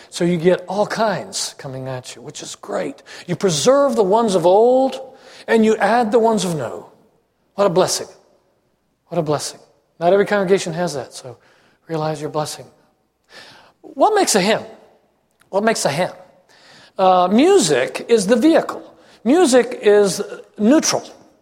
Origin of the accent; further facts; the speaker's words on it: Italy; English is a second language; I grew up in Italy, so there were a lot of English words, poetic English hymns that I had to figure out that weren't comprehensible immediately to me.